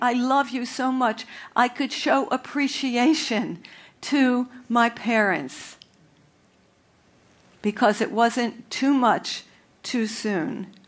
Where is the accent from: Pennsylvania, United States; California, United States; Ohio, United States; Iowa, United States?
Pennsylvania, United States; Philadelphia; So now let me describe what celebrating Hanukkah was like as I grew up in Philadelphia.